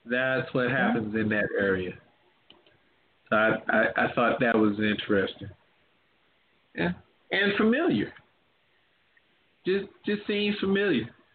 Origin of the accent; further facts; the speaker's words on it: New Orleans, Louisiana, United States; But just on the regular, growing up in New Orleans and it being hot, just didn't have fires.